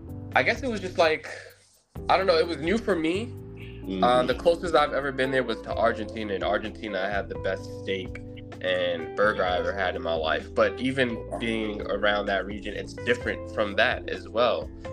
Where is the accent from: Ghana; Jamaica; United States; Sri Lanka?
Jamaica; I'm Jamaican, so obviously summers in Jamaica, all through the States